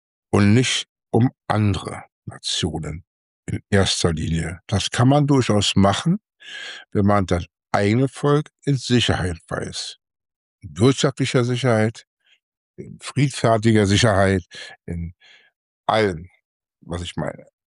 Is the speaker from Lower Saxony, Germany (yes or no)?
no; North Rhine-Westphalia, Germany; Hier am Niederrhein in meinem Heimatort